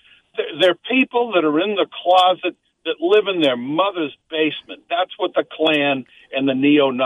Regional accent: Foxborough, Massachusetts, United States; I was campaigning for somebody in Foxborough, my hometown.

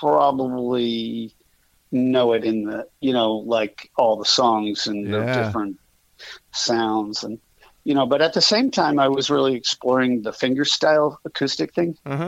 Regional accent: Massachusetts, United States; And so it's like growing up in Massachusetts, there really wasn't a presence for country music, you know

